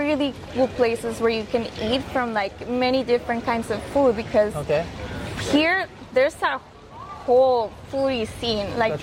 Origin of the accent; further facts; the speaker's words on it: Los Mochis, Sinaloa, Mexico; now in Tucson, United States; I'm from Los Mochis, Sinaloa.